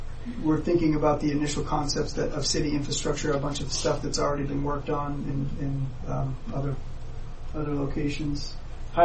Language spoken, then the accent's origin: English; Tremont, Maine, United States; Grew up in Maine. Actually grew up on MDI, so didn't move too far from where I grew up in Tremont to Southwest Harbor.